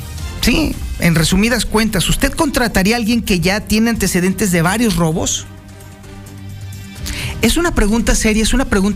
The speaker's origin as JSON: {"language": "Spanish", "country": "Mexico", "said": "lo que hacemos nosotros como mexicanos"}